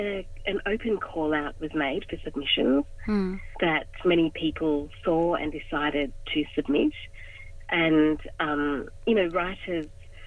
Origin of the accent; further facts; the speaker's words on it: Australia; also born or lived in India; I'm a second generation Indian Australian. I was born and raised in Australia.